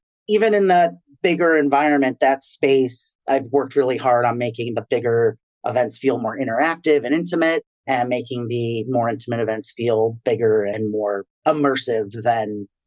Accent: Woodstock, Illinois, United States; born there; I was born in Woodstock, Illinois.

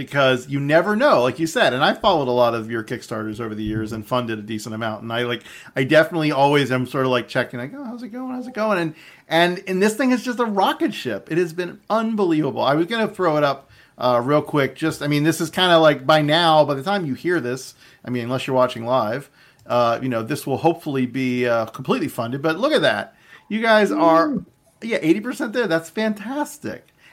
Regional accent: Florida, United States; the people going out and like from my home state, Florida, who are just being stupid.

